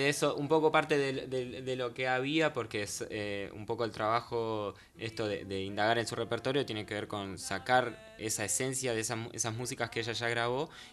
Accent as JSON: {"language": "Spanish", "town": "Concordia", "region": "Entre Ríos", "country": "Argentina", "tie": "born there", "said": "Yo nací en Concordia, Entre Ríos."}